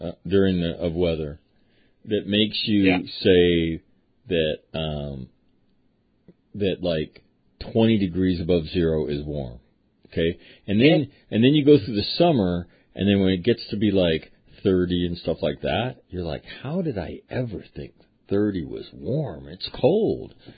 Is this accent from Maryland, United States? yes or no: no; California, United States; And I'm from California.